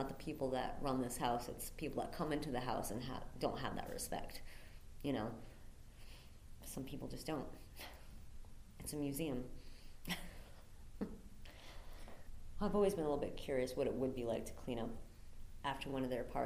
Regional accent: South Kingstown, Rhode Island, United States; now in Providence, United States; I grew up in South Kingstown. I've been in Providence since 1997. I like it up here.

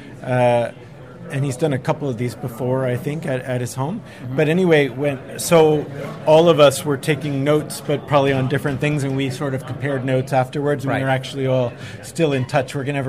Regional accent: Atlanta, Georgia, United States; because I'm from Atlanta and it's a 6-hour difference

